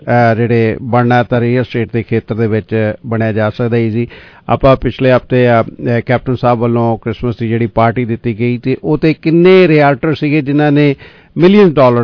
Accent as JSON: {"language": "Punjabi", "region": "Punjab", "country": "India", "moved": "as an adult", "lives_now": "Canada", "said": "ਜਦੋਂ ਮੈਂ ਪੰਜਾਬ ਤੋਂ ਕੈਨੇਡਾ ਆਇਆ ਸੀ ਨਾ, ਉਦੋਂ ਮੈਂ ਉੱਥੇ ਲਾਅ ਕਰਦਾ ਸੀਗਾ"}